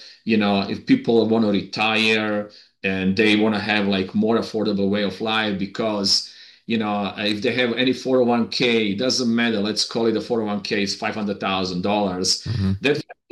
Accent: Switzerland; English is a second language; now in United States; And me being European, I'm actually coming from Switzerland, I understand how easy to come to America and adjust to the American way of life.

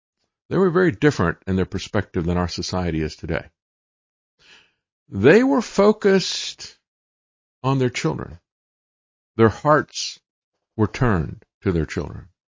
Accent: United States; I'm from America. I'm just an American.

